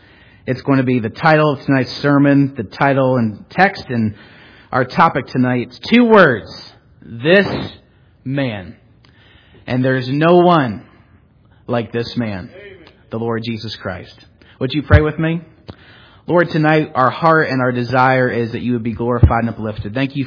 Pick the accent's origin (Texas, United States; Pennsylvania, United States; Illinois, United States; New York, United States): Pennsylvania, United States; Philadelphia; Most of you know that I grew up near Philadelphia, and I enjoy the Philadelphia Eagles.